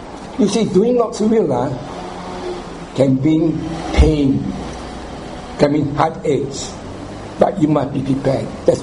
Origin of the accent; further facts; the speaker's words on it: Penang, Malaysia; May the 1st, I got my transfer back to Penang, to my hometown, to my family.